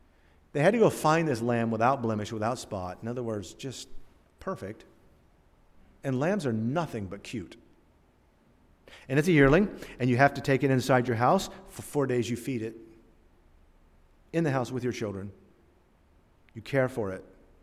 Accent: Turkey; I remember as a boy growing up in Turkey

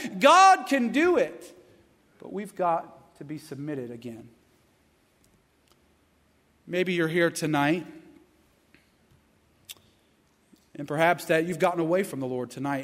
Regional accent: Clayton, North Carolina, United States; My wife and I, we came from Clayton, North Carolina, and they have that vinegar barbecue stuff. I just never got used to that.

